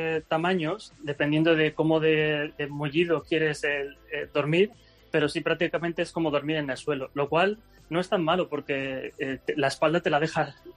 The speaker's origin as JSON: {"language": "Spanish", "town": "Alicante", "region": "Valencian Community", "country": "Spain", "said": "porque yo soy de Alicante"}